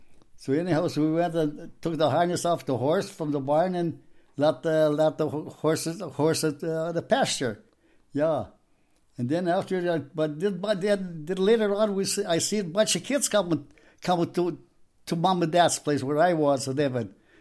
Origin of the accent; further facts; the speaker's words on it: Athabasca, Alberta, Canada; I grew up in Athabasca in 1930.